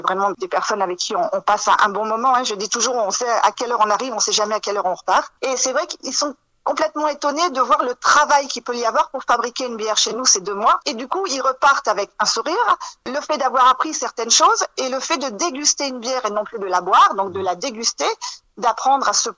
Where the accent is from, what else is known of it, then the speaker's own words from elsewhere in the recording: Hauts-de-France, France; Mon mari et moi-même, nous sommes originaires du Nord-Pas-de-Calais de base. Voilà, donc nous avons grandi dans le milieu brassicole, hein, donc de la bière artisanale, même industrielle, hein, bien sûr. Nous sommes arrivés sur le département en 2010